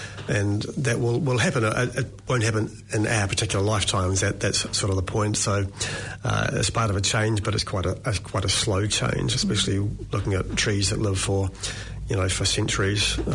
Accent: New Zealand; I am a New Zealander. I've grown up in that New Zealand natural environment.

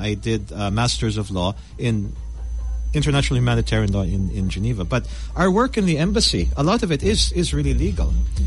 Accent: Salcedo, Ilocos Sur, Philippines; whether it's the barangay in Salcedo, my hometown, or in Corinthian Garden

